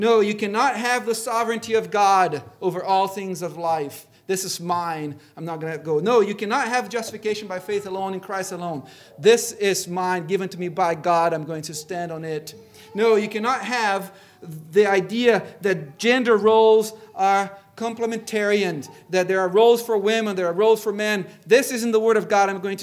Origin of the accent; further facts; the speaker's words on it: Brazil; I grew up in Brazil, and there was always a fight against dengue fever.